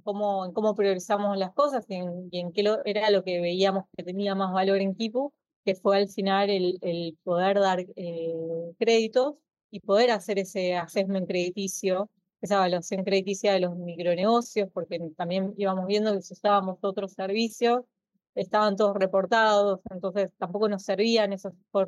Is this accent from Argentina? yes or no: yes; Argentina; accent: Argentine; se dio cuenta que por mi acento me dice, ¿sos argentina?